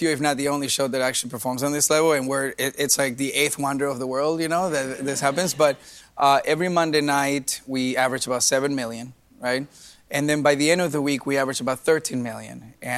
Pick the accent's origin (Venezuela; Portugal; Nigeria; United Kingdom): Venezuela; also born or lived in Miami, United States; I'm half Colombian, half Venezuelan. I was born in Miami, but I was raised in Venezuela.